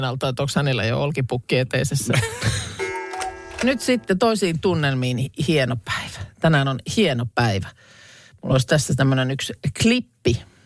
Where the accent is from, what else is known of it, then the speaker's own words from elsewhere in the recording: Lahti, Päijät-Häme, Finland; mun mielestä kun mä oon nuoruuteni elänyt, niin Lahdessa ei ollut vielä 100 000 ihmistä.